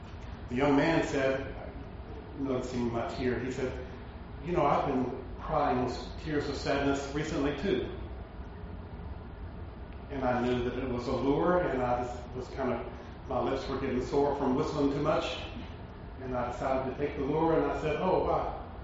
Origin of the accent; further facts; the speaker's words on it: Mississippi, United States; I grew up in Mississippi, and I've been to Mardi Gras several times